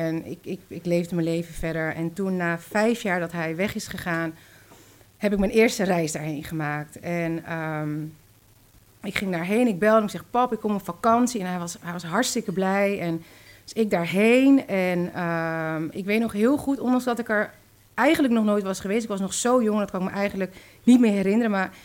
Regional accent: Zaandam, North Holland, Netherlands; Mijn moeder is met de boot gekomen, een reis van 2 weken, en mijn vader is met het vliegtuig gekomen. En toen zijn ze gaan samenwonen in Zaandam, waar ik ben opgegroeid.

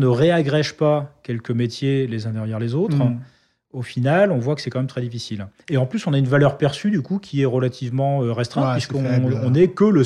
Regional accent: Brittany, France; Quand on est breton, en face, on voit vite New York.

